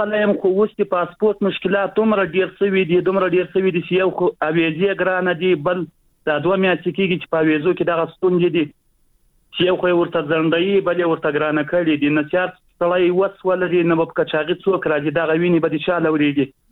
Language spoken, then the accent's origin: Pashto; Khak-e Afghan, Zabul, Afghanistan; زه خپله د زابل دي ولایت یم، خاک افغان دي ولسوالۍ یم.